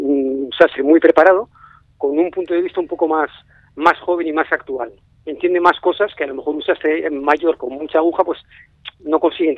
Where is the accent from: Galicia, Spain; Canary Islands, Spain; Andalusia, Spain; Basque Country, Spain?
Basque Country, Spain; Yo como vasco soy de ambos.